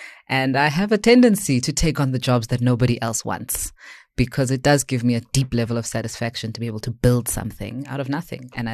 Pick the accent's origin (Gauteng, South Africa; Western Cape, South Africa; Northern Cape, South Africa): Gauteng, South Africa; Johannesburg; given I'm a child of Hillbrow, I was born in Hillbrow, so maybe there are things I don't see